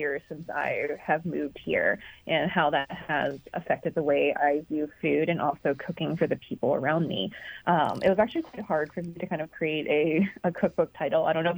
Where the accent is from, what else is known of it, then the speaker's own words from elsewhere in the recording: Cleveland, Ohio, United States; now in San Francisco Bay Area, United States; in there are kind of taking on this journey of what it was like for me to grow up in the Midwest. I'm from Cleveland, Ohio.